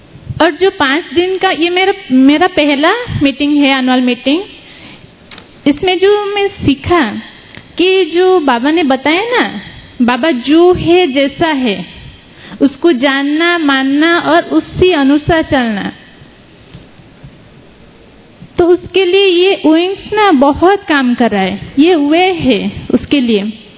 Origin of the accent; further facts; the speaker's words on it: Bhadrak, Odisha, India; मैं भद्रक उड़ीसा से हूँ